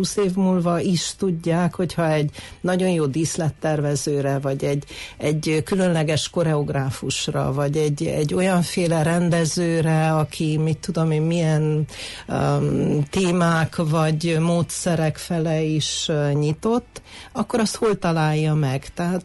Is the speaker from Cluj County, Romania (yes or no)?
yes; Cluj-Napoca, Cluj County, Romania; emlékszem az én középiskolás koromban Kolozsváron, én kolozsvári vagyok, és Kolozsváron végeztem, hát elit liceumban